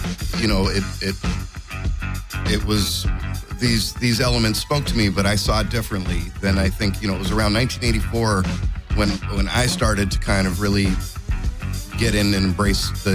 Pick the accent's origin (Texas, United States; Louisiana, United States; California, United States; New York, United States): California, United States; Los Angeles; Yeah, born and raised in L.A., kind of the Hollywood area.